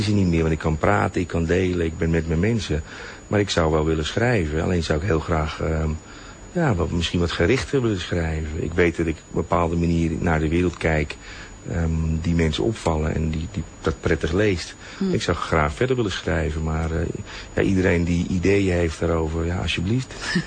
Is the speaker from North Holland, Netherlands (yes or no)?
yes; Haarlem, North Holland, Netherlands; born there; We hebben het gedaan in Haarlem, in mijn geboortestad.